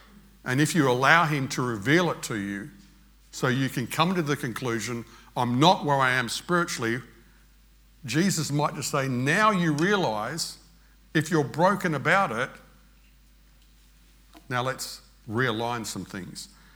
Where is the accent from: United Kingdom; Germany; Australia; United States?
Australia; accent: Australian; And I'm speaking English, Australian. I'm speaking Australian.